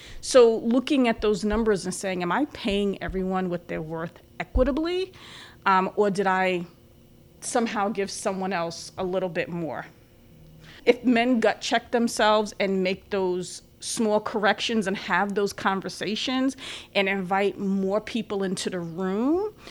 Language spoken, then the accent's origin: English; The Bronx, New York, United States; I'd never heard of it. I'm from the Bronx in Long Island.